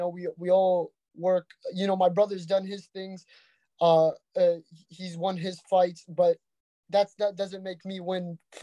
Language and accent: English; Brooklyn, New York, United States; We're from Brooklyn, man.